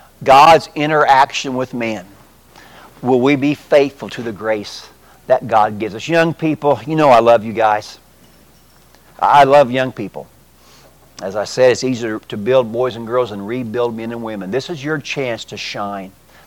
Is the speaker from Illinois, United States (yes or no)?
yes; Bone Gap, Illinois, United States; Now, I understand I'm from Bone Gap. We're not the most sophisticated folks down there.